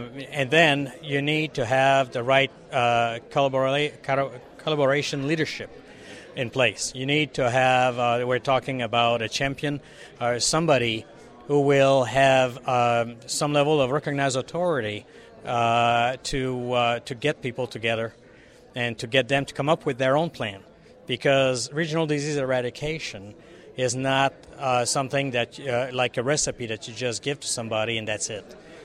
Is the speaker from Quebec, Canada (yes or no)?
yes; Montreal, Quebec, Canada; Well, I'm from Montreal originally. I'm at the University of Montreal